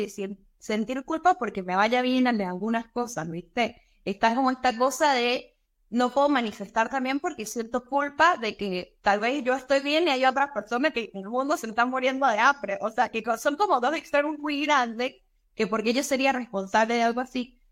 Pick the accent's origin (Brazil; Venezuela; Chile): Venezuela; moved away; yo que soy venezolana, que emigré hace un montón de tiempo